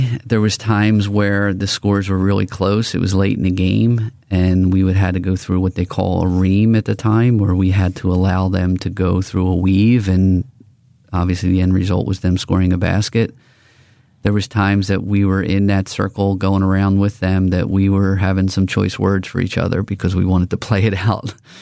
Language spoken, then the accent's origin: English; Philadelphia, Pennsylvania, United States; Again, I'm from Northeast Philadelphia. I played Division II basketball.